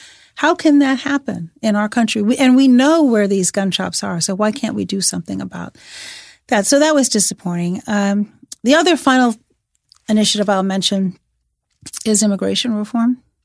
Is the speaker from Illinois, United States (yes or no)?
yes; Chicago, Illinois, United States; And, you know, I'm from Chicago, and you see what's happening in Chicago.